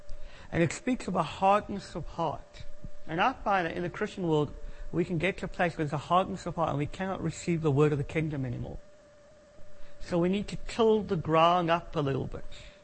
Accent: South Africa; I'm South African and I'm quite rude.

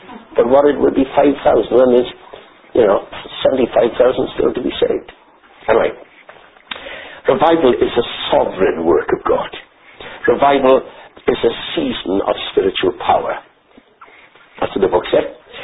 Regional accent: Wales, United Kingdom; One pastored a church in North Pembrokeshire, where I come from. Well, I come from Mid Pembrokeshire.

